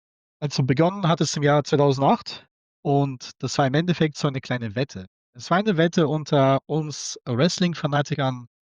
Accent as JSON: {"language": "German", "town": "Ebersdorf", "country": "Germany", "said": "Ich bin aus Ebersdorf"}